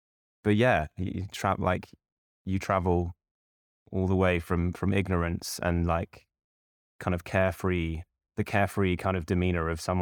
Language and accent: English; United States; born there; also born or lived in England; I was born in America and I grew up largely in, I was completely anglicized basically, as you can hear, and by my education, my mother herself is very English.